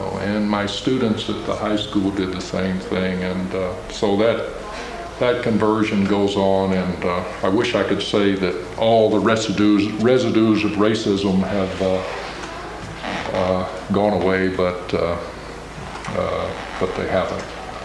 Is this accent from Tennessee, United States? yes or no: yes; Memphis, Tennessee, United States; And then my sophomore year, Dr. King was killed in Memphis, where I was going to college, my hometown.